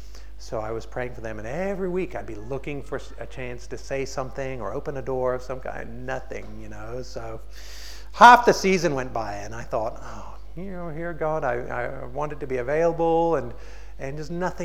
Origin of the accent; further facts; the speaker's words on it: India; born there; I was born in India. My mom and dad were missionaries over there.